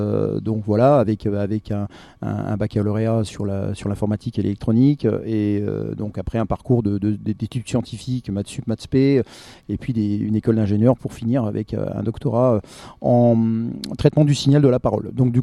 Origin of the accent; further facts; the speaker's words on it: Bourgogne-Franche-Comté, France; puisque je suis originaire de la Bourgogne, région chablisienne